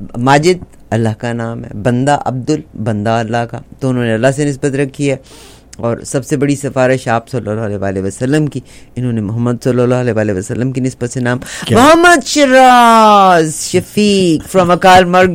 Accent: Pakistan; مگر میں بھی پاکستانی ہوں

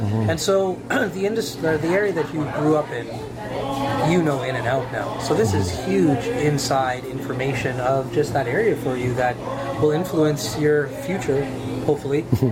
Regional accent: Fort McMurray, Alberta, Canada; also born or lived in Edmonton; I'm from Fort McMurray, but Fort McMurray, Edmonton is basically like my backyard. And I went to school here too, so I've spent a lot of time in Edmonton.

